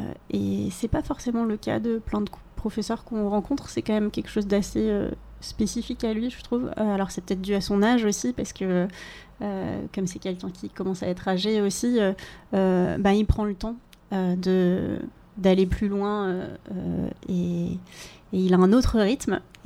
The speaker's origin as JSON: {"language": "French", "town": "Reims", "region": "Grand Est", "country": "France", "said": "je parlais plutôt de mes professeurs quand j'étais petite, du coup, à Reims, parce que je viens de Reims."}